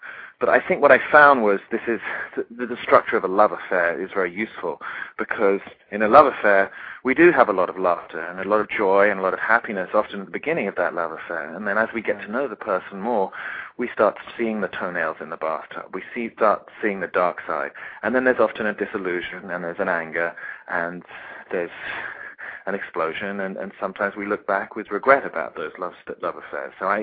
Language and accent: English; United Kingdom; I'm British, he's American.